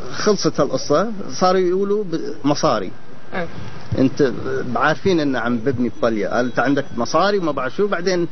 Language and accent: Arabic; Kuwait; أنا كويتي جاي سياحة مع مراتي بالعيد